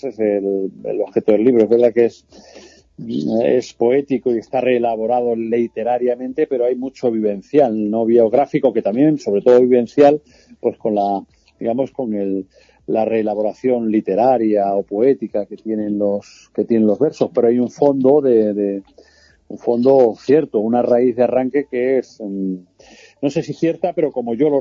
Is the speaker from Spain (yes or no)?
yes; Guareña, Extremadura, Spain; also born or lived in Málaga / Madrid / Valencia; ni de mi infancia en Guareña, ni de mi juventud en Málaga, ni de mis estudios en Madrid, ni siquiera de la estancia en Valencia. He vivido muy bien en todos los sitios.